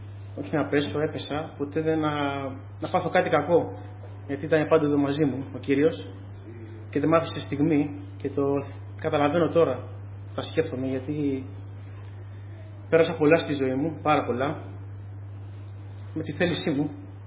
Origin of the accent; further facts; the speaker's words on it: Tychero, East Macedonia and Thrace, Greece; είμαι από Τυχείο.